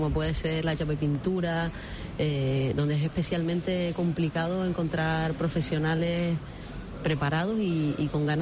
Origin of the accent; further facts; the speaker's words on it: Ingenio, Canary Islands, Spain; Yo soy de Ingenio y vivo en la playa del Burrero.